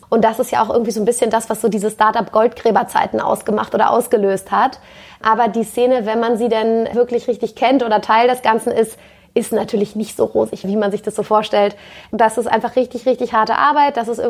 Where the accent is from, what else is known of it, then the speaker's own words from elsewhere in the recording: Berlin, Germany; Also ich bin ursprünglich Berlinerin.